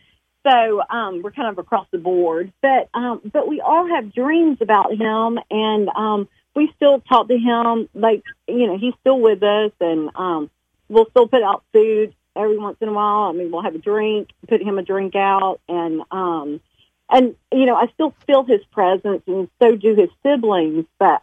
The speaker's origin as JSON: {"language": "English", "region": "Alabama", "country": "United States", "said": "Hey, thank you. I'm from Alabama."}